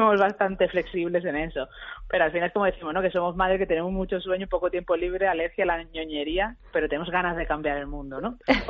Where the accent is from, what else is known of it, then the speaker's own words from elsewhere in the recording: Málaga, Andalusia, Spain; que yo soy de Málaga